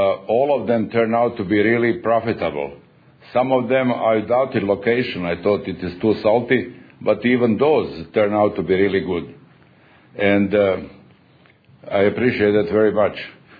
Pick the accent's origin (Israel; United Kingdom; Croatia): Croatia; now in United States; I'm Croatian American. I came here in 1972.